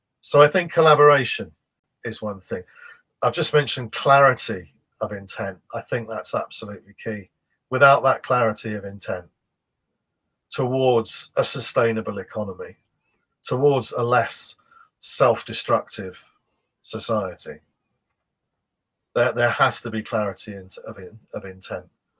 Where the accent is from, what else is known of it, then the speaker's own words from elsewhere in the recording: England, United Kingdom; I'm from England, you're from Ireland